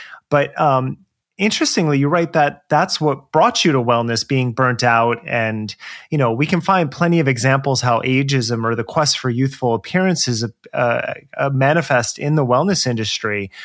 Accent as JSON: {"language": "English", "region": "New Jersey", "country": "United States", "tie": "born or raised there", "also_born_or_lived": "New York City / Los Angeles", "lives_now": "Portland, United States", "said": "I grew up in Jersey, but I lived in New York City working in media. And then I moved to LA for similar reasons as you."}